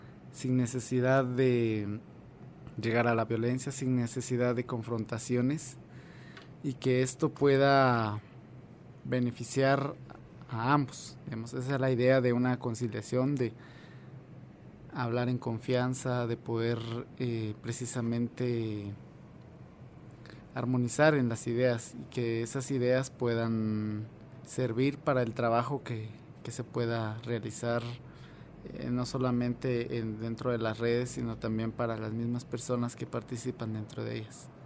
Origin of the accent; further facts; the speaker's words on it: Totonicapán, Guatemala; a la de Quiché o a la de Totonicapán, de donde yo vengo.